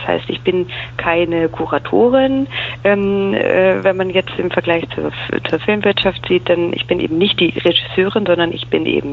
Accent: Munich, Bavaria, Germany; moved away as an adult; now in Berlin, Germany; Ich bin aufgewachsen, geboren und aufgewachsen in München, in Bayern, und bin nach dem Abitur zum Studieren nach Berlin gegangen, beziehungsweise ich habe in Berlin gelebt und in Potsdam habe ich Kulturarbeit studiert.

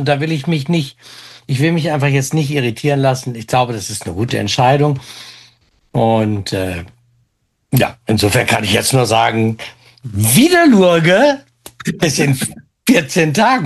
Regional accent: West Germany, Germany; Ich bin Wessi und will das jetzt auch nicht kaputt reden.

